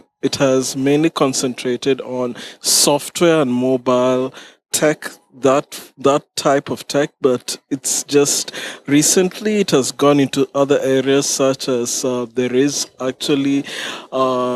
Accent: Nairobi, Kenya; I'm from Nairobi, Kenya

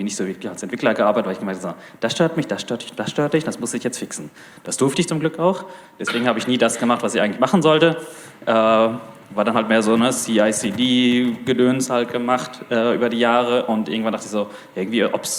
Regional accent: Castrop-Rauxel, North Rhine-Westphalia, Germany; ich komme aus Castrop-Rauxel, das gibt's auch wirklich. Das ist lateinisch für Wanne-Eickel, sagt er dir immer. Für die, die nicht wissen, wo es ist, das ist im Ruhrpott, direkt neben Wanne-Eickel.

